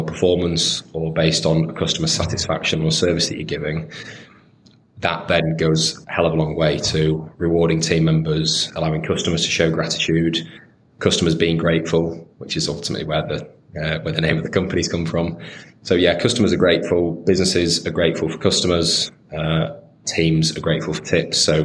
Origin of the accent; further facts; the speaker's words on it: Harrogate, Yorkshire and the Humber, United Kingdom; I was sat in a restaurant in my hometown in Harrogate.